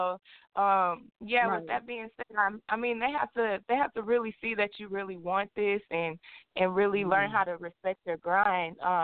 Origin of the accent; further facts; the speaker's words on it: Houston, Texas, United States; Well, you know, Houston is dope.